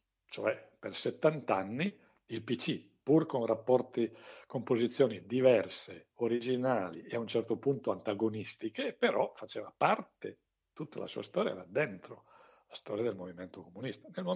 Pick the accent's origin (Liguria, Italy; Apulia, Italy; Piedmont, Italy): Piedmont, Italy; Turin; Io vengo da Torino, che è una città che ha conosciuto in quegli anni i licenziamenti di centinaia, centinaia, centinaia di operai e di impiegati